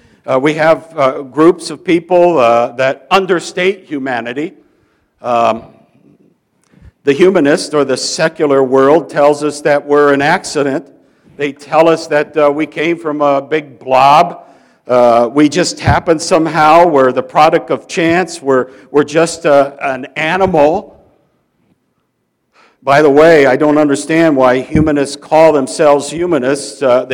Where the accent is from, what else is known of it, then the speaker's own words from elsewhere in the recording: Fairfield, Iowa, United States; my hometown of Fairfield, Iowa, is the center of TM, or Transcendental Meditation.